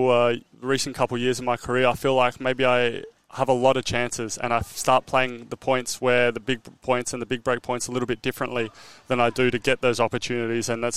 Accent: Australia; We have Aussie Open wildcard, French Open wildcard as Australian

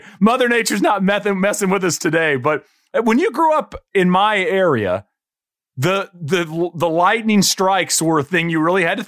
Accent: Texas, United States; So my hometown, I was in Tornado Alley in East Texas.

